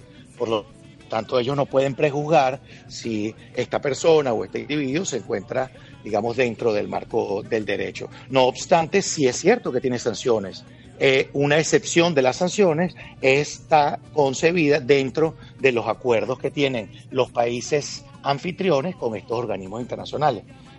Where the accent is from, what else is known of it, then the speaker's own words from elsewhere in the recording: Venezuela; no solamente como venezolano, sino desde el punto de vista jurídico, como abogado